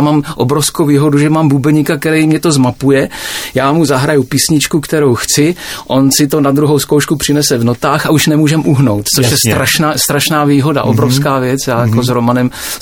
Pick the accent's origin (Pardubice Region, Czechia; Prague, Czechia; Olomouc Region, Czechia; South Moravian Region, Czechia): South Moravian Region, Czechia; Brno; Jsme z Brna většinou, nebo z blízkého okolí.